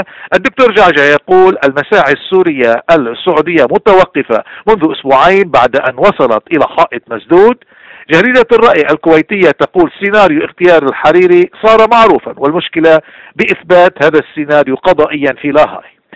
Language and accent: Arabic; Lebanon; now in Canada; ما نحن موجودين بكندا ونحن لبنانية، وموجودين بكل أنحاء العالم ونحمل جنسيات ونحن لبنانيين، ومنفاخر بلبنانيتنا،